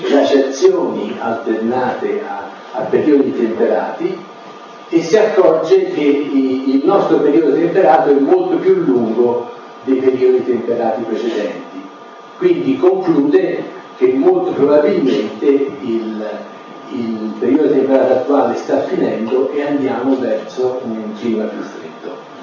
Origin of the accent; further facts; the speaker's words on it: Florence, Tuscany, Italy; E io sono fiorentino e quindi per me fare la presentazione a Firenze è anche l'occasione per incontrare tanti amici